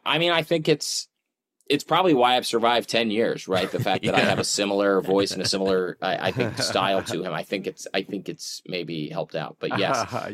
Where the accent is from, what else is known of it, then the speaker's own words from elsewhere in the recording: Pennsylvania, United States; I grew up outside Philly. So I'm a Philly sports fan and I have Philly pride, but I've never lived in the city as an adult past high school.